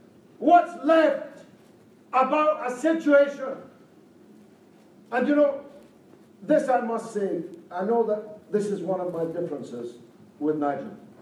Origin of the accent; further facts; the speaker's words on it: Scotland, United Kingdom; Being a Scotsman from Irish background, I can hardly be called a little Englander.